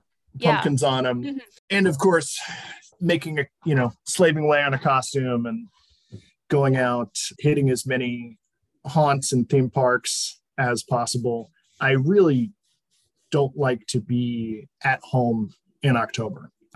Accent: New England, United States; Growing up in New England, I'm accustomed to a certain level of breathtaking fall splendor.

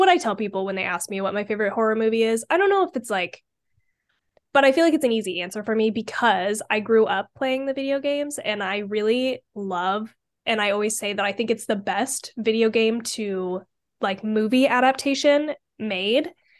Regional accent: Boise, Idaho, United States; So I'm from Idaho, and … by the way.

